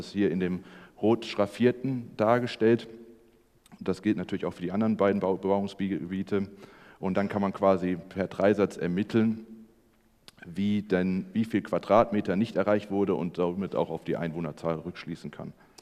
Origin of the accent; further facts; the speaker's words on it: Darmstadt, Hesse, Germany; In Darmstadt, der Gegend, wo ich herkomme